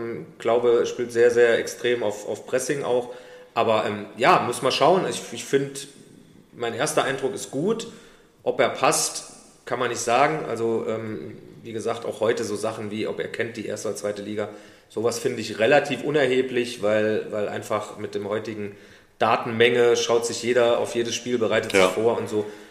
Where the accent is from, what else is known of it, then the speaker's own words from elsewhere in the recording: Saarland, Germany; ich bin Saarländer